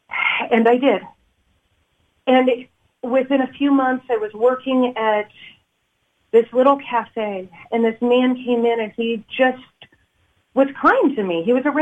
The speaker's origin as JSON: {"language": "English", "town": "Paradise", "region": "California", "country": "United States", "tie": "born there", "said": "that they actually drove to Paradise, California, while my mom was in labor, so that I could say that I was born in Paradise."}